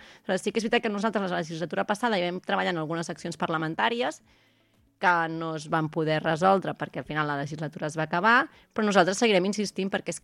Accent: Catalonia, Spain; sóc molt pesada en que som del Penedès

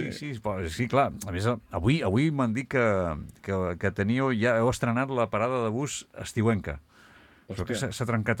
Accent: Martorell, Catalonia, Spain; jo em vaig criar a Martorell, bueno, tu vaig tenir a Barcelona, a Martorell

